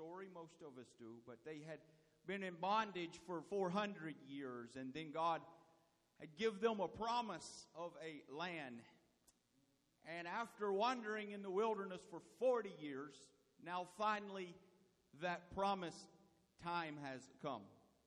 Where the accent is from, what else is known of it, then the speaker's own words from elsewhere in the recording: Tennessee, United States; So I'm from Tennessee, and that's how we roll.